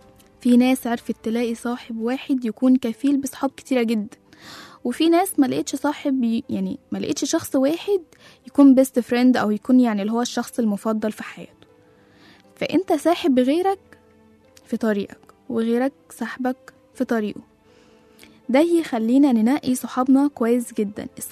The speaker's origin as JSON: {"language": "Arabic", "country": "Egypt", "said": "وده موجود عندنا في مصر، يعني الحمد لله احنا مشهورين بحتة الجدعانة دي جدا. اكتر حاجة مشهورة في طبع المصريين الجدعانة."}